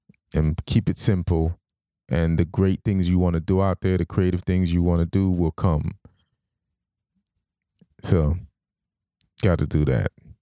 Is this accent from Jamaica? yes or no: yes; Jamaica; I'm black. I grew up in Jamaica